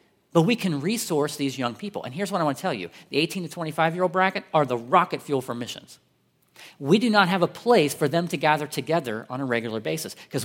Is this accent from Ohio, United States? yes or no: yes; Columbus, Ohio, United States; She's from Marion, Ohio. I'm from Columbus. She's an only child. I'm the youngest of six. I'm big, big family.